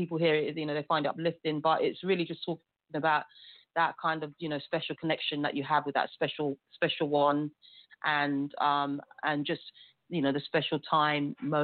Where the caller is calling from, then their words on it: London, United Kingdom; I'm calling from the UK. I'm calling from London, so that's where I live. So, yes, I'm calling from the United Kingdom.